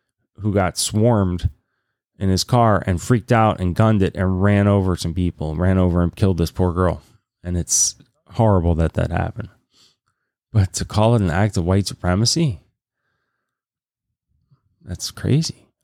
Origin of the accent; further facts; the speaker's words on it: the South, United States; And by the way, I grew up in the South.